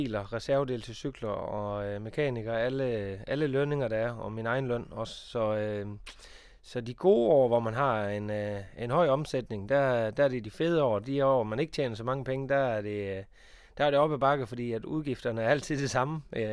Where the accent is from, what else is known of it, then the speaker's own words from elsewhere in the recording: Aalborg, North Denmark Region, Denmark; born there; Jeg blev født i Aalborg i 1983 på Sygehus Nord